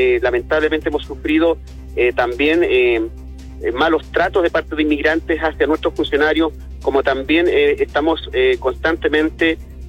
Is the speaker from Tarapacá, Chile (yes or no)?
yes; Colchane, Tarapacá, Chile; los colchaninos somos chilenos también. Somos aymaras, pero tenemos la nacionalidad chilena